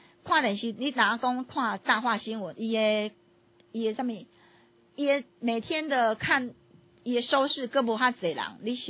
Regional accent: Taiwan; 但是咱台湾蛮骄傲的是讲我们台湾人吼

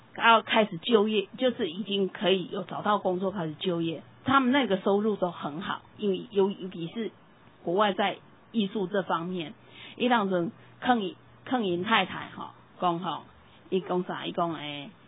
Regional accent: Tainan, Taiwan; 对，我是台南人

